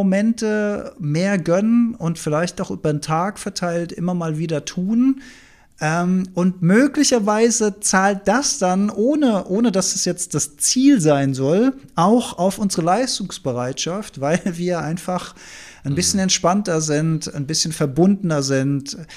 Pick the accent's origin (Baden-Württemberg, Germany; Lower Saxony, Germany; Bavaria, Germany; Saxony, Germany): Baden-Württemberg, Germany; Stuttgart; Ich bin aus Stuttgart